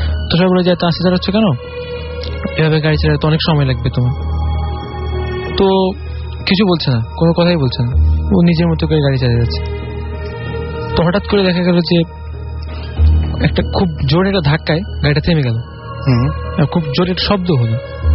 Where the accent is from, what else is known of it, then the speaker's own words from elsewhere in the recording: Sylhet, Sylhet Division, Bangladesh; আমি সিলেট থেকে এসেছি।